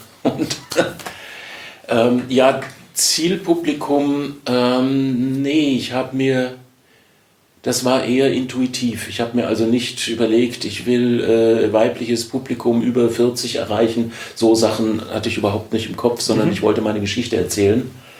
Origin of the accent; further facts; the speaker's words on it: Darmstadt, Hesse, Germany; Bin 63 geboren, komme aus Heilbronn ursprünglich, bin als Kind oft umgezogen worden und dann mit 13 in Darmstadt gelandet, was ich dann auch sehr schnell als meine Heimat begriffen habe. Zumal meine Großeltern hier schon ein paar Jahre vorher hingezogen waren.